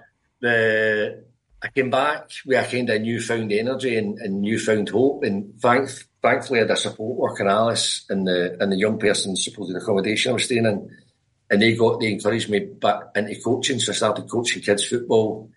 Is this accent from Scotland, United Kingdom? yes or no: yes; Glasgow, Scotland, United Kingdom; Or back when I grew up in Govan in Glasgow, you used to play with 40 people of all ages.